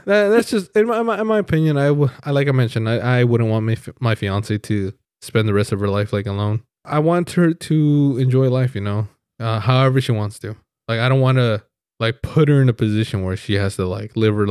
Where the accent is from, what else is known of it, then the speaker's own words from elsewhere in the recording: California, United States; we're from the Central Valley. We were born and we were raised here.